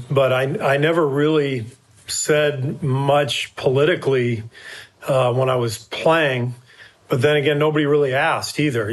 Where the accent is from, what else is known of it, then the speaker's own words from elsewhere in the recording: Los Angeles, California, United States; I've been playing with Black teammates and friends since I was, you know, in junior high, growing up in Los Angeles in integrated schools.